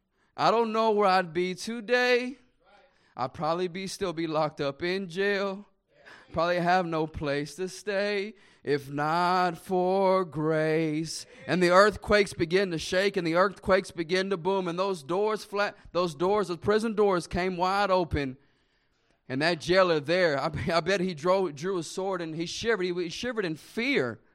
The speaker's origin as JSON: {"language": "English", "town": "Temple", "region": "Texas", "country": "United States", "tie": "born or raised there", "said": "And I grew up in Temple, Texas, about 2 hours from here."}